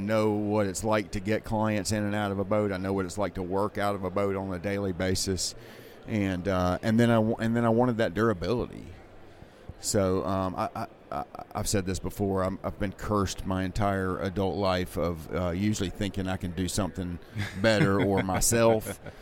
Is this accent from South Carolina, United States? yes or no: yes; Columbia, South Carolina, United States; No, I grew up in Columbia, South Carolina.